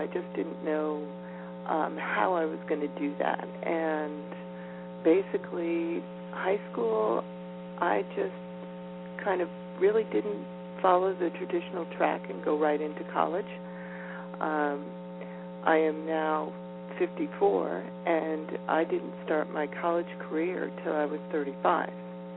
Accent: Yonkers, New York, United States; now in Vermont, United States; Originally, no. Originally, I'm from Yonkers, New York.

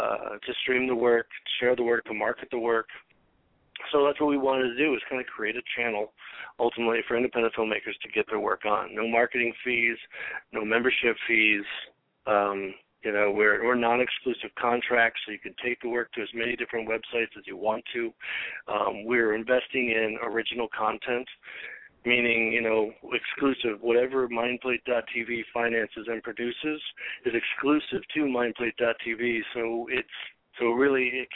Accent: Ann Arbor, Michigan, United States; now in Flint, United States; Flint, Michigan now. I'm seeing you on Facebook, man. Yeah, I'm from Ann Arbor.

